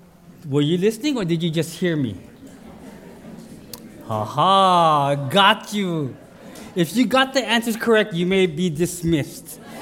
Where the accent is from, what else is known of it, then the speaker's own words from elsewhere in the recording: Hilo, Hawaii, United States; And you know, we don't usually cheer for Kona because we're from Hilo, right?